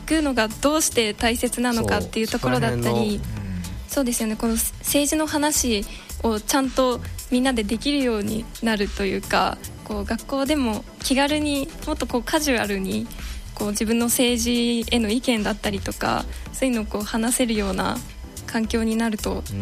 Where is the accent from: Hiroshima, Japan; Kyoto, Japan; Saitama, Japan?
Kyoto, Japan; Maizuru; now in Osaka, Japan; 今あの舞鶴出身で舞鶴に住民票を置きながら大阪で一人暮らししてるんですけども